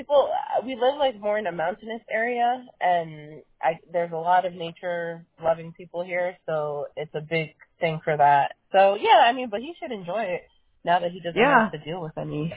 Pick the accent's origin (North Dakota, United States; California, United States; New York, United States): New York, United States; Yeah, I came from New York, and totally different scene